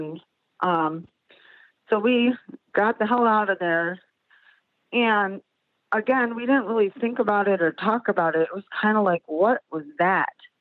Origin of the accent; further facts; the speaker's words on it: Chicago, Illinois, United States; now in South Bend, United States; I'm from Chicago originally. We live in South Bend. We're city people.